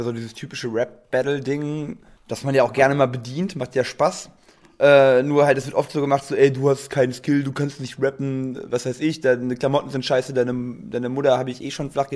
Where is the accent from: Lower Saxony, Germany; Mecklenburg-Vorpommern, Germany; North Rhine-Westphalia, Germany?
North Rhine-Westphalia, Germany; Dortmund; wir sind alle in Dortmund aufgewachsen, haben hier viel Zeit verbracht